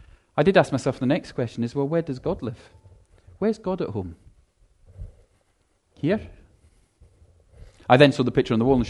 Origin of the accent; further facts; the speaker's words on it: Scotland, United Kingdom; We are defined as being Scottish, and if you're going to be Scottish, people will tell you what that means.